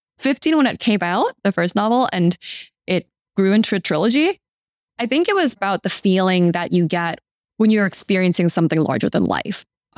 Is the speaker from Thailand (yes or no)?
yes; Bangkok, Thailand; I'm originally from Bangkok, Thailand.